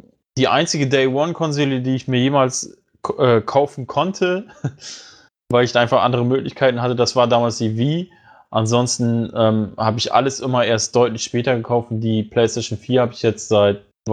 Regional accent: Bremen, Germany; Ich komme ja nun aus dem Bundesland Bremen

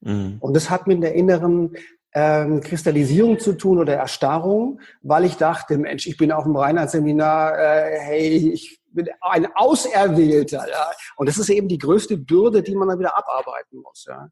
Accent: Konstanz, Baden-Württemberg, Germany; ich bin im Paradies groß geworden. Ja, also ich komme aus Konstanz

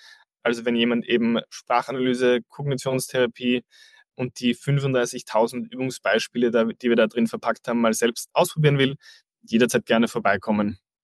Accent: Austria; accent: slight Austrian; ich komme jetzt nicht unbedingt aus Hamburg, sondern habe einen leicht österreichischen Einschlag.

